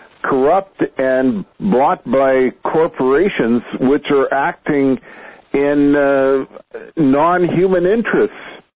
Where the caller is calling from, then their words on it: British Columbia, Canada; I'm calling from Canada, from British Columbia